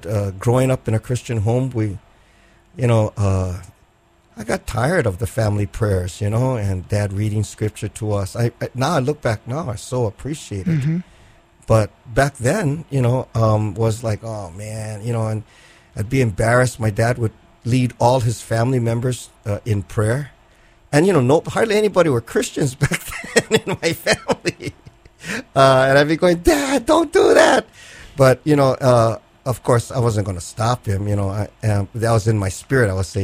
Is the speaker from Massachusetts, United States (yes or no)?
no; Kaneohe, Hawaii, United States; I grew up in Kaneohe, but I also grew up at, if there's any place I grew up at Kalihi Union Church.